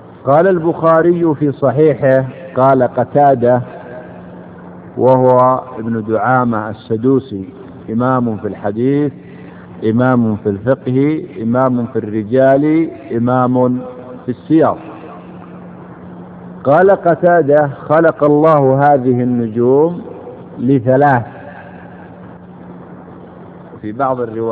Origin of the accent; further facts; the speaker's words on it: Yemen; عندنا في اليمن وخصوصا في بلدي إذا جاء يوم الأربعاء لا يسافر الكثير من الناس